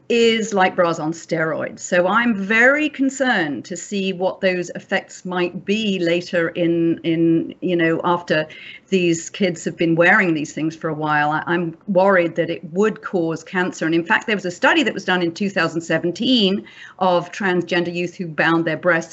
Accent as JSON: {"language": "English", "country": "United Kingdom", "said": "Well, you know, I'm a Brit."}